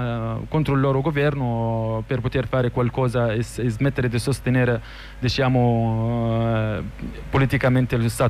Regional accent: Palestine; now in Rome, Italy; إحنا هنا فلسطينيين روما

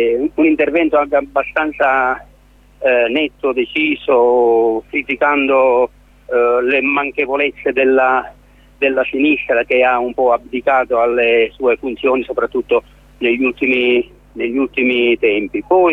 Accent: Castellammare del Golfo, Sicily, Italy; sono un compagno di Peppino, non sono di Cini, sì, sono di Castellammare del Golfo

